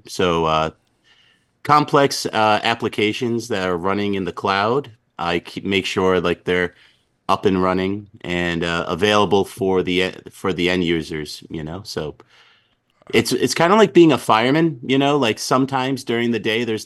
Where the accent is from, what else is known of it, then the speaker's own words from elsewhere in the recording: Connecticut, United States; So I'm from Eastern Connecticut. I still reside there now, close to the casinos, if people are familiar with Mohegan Sun or Foxwoods. And I've basically lived here my whole life